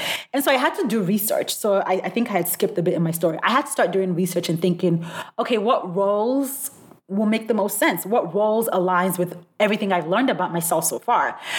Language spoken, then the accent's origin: English; Nigeria; So I'm originally Nigerian. So during that year, I went back home to Nigeria.